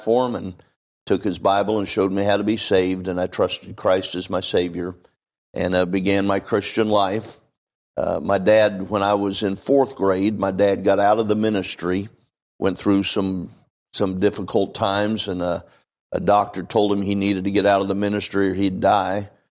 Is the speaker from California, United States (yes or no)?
yes; Strathmore, California, United States; And my dad was a pastor, and when I was born, he was pastoring Faith Baptist Church in Strathmore, California, and so I grew up in church